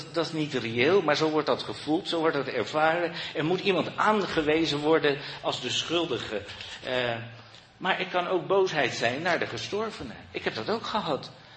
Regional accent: Netherlands; ja, we hebben het weer als Nederlanders, we willen het allemaal aan elkaar vertellen.

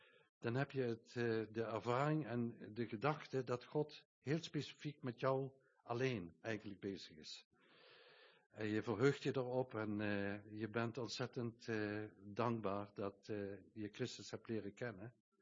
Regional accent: Kerkrade, Limburg, Netherlands; born there; Ik ben geboren in Kerkrade, niet zo ver hier vandaan. En met 23 jaar kwam ik tot geloof.

